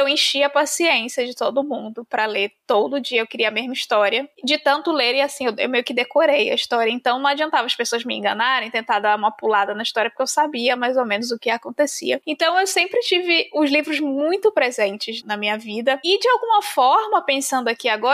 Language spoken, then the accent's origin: Portuguese; Rio de Janeiro, Brazil; moved away as an adult; now in Salvador, Brazil; Eu sou carioca, moro em Salvador já há quase 10 anos.